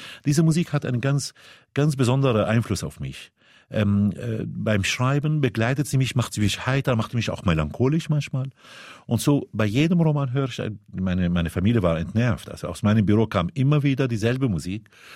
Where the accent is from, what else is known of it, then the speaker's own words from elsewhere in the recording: Syria; German is a second language; now in Germany; Das heißt, dort bin ich Syrer und bin ich ausgeliefert.